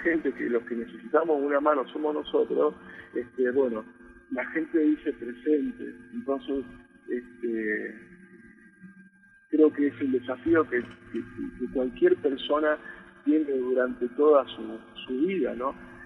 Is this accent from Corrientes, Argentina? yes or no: no; Comodoro Rivadavia, Chubut, Argentina; hoy nosotros somos de Comodoro Rivadavia, viajamos a Río Negro y siempre intentando sostener la estadía de la Patagonia